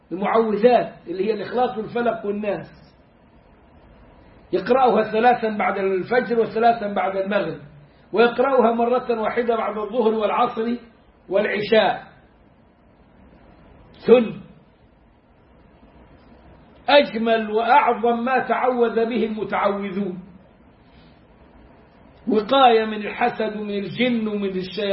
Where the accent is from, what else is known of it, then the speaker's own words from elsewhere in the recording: Egypt; now in Turkey; مساجد تركية عشان الاقي مسجد، بس مسجد يكون ملتزم بهدي النبي عليه الصلاة والسلام، زي مساجد اهل السنة عندنا في مصر كده، الجمعية الشرعية وانصار السنة والمساجد الحلوة دي، مفيش.